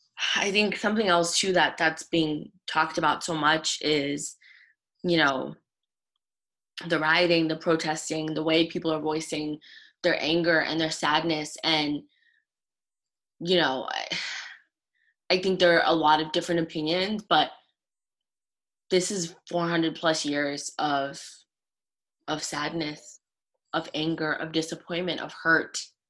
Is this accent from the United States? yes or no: no; Zimbabwe; when I was growing up in Zimbabwe